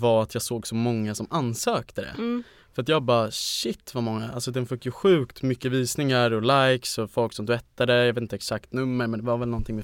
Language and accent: Swedish; Stockholm, Stockholm County, Sweden; och jag är 20, kommer från Stockholm